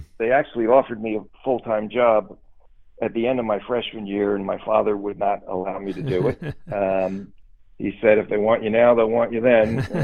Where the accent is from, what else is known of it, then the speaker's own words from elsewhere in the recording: Bayonne, New Jersey, United States; born there; I was born in Bayonne, New Jersey. There were 5 of us in the household